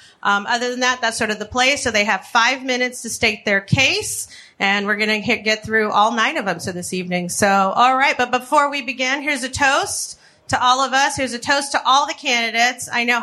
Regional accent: Chicago, Illinois, United States; I said, I'm a Chicagoan. It's how we socialize, politics.

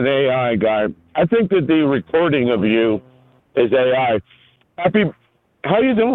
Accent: Pittsburgh, Pennsylvania, United States; you know that I grew up in Squirrel Hill and I am of the Jewish faith, but I'm conservative.

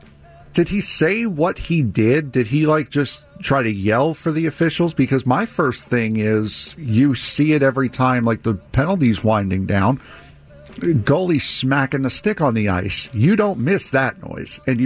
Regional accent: New York, United States; And as a New Yorker, I know that New Yorkers can be very, very charitable

